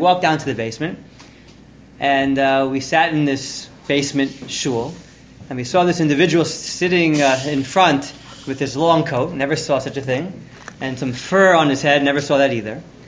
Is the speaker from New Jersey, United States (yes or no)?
yes; Teaneck, New Jersey, United States; So when I was growing up in Teaneck, so we never heard of a chassid, we never saw a chassid.